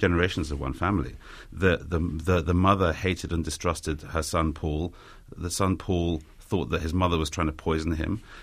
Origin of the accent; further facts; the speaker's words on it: London, United Kingdom; born there; My mother was Russian, and but she emigrated in 1969. I was born in London. But as a child, I would go fairly regularly to visit my Soviet relatives.